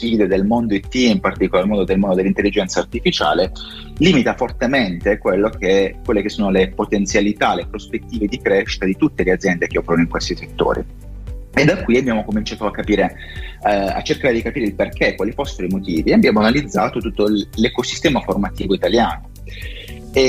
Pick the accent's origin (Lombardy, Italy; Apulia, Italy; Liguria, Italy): Apulia, Italy; Sono pugliese.